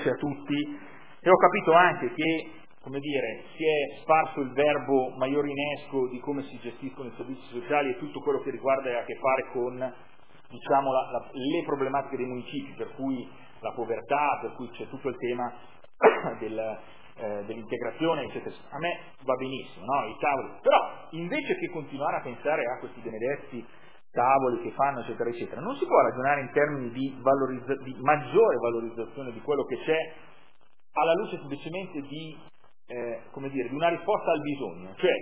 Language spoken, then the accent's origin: Italian; Milan, Lombardy, Italy; io che sono della Barona, quindi di un pezzo importante di questa zona